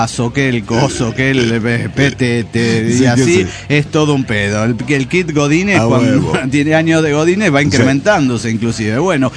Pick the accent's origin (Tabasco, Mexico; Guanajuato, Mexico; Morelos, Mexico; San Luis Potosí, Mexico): Guanajuato, Mexico; León; de León, Guanajuato.